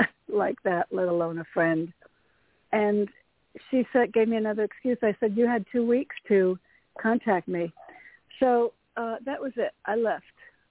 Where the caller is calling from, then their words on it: Connecticut, United States; calling from Connecticut.